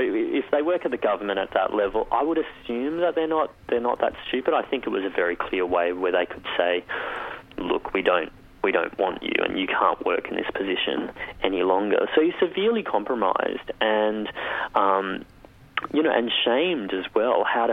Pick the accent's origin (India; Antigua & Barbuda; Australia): Australia; as an Australian coming into different countries